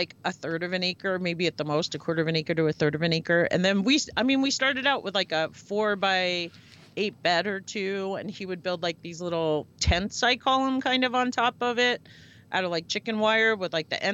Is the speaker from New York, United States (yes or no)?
yes; New York, United States; And I lived in New Brunswick and in Parsippany, so a little north. I grew up on Long Island, actually.